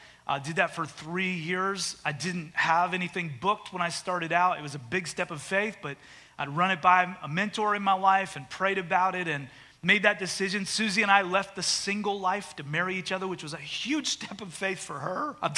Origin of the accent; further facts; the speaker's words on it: Canada; moved away as an adult; now in United States; I was born and raised in Canada, grew up there, but when I was 18, I came to college in the U.S., I met a girl, I moved back to Canada, but then that girl imported me, I moved here